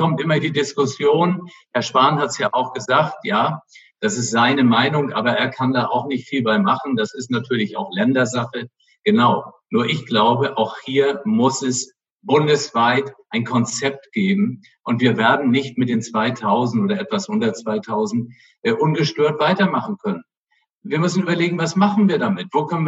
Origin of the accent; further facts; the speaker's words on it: Flensburg, Schleswig-Holstein, Germany; meine Mutter war Dänin und deswegen habe ich auch nach Skandinavien so ein bisschen Beziehung und bin da ja auch mehr oder weniger an der Grenze aufgewachsen in Flensburg